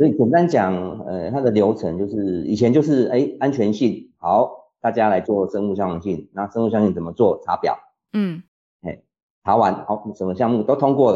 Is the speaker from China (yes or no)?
no; Taiwan; 其实那个逻辑是我们台湾人，比如说台湾人就是受到什么检验